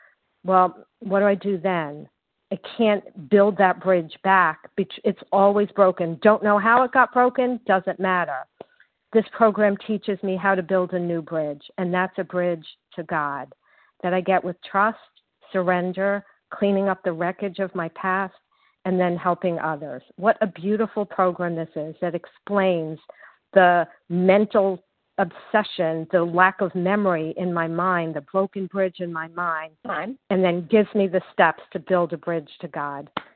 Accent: Florida, United States; So I grew up in Florida. I grew up going to the beach

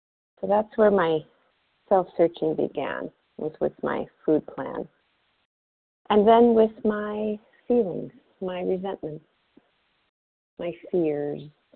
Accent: California, United States; I am from California.

